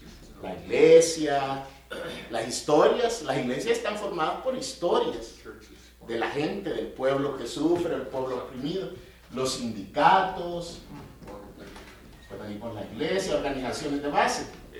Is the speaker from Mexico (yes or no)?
no; El Salvador; Yo creo que lo más hermoso de mi experiencia en mi país era esto